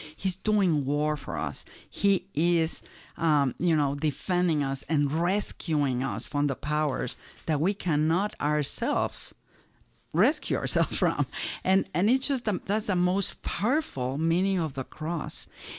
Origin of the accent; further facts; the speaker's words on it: Mexico; I'm always vigilant for my Spanish brothers and sisters because I'm from Mexico, right?